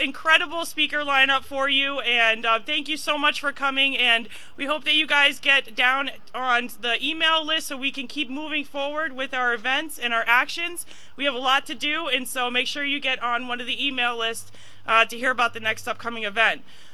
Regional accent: New Hampshire, United States; I'm from Up New Hampshire.

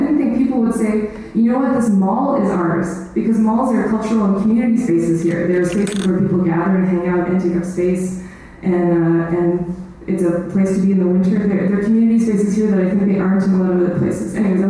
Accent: Winnipeg, Manitoba, Canada; also born or lived in Quebec; I grew up in Winnipeg and I lived in Quebec for 13 years

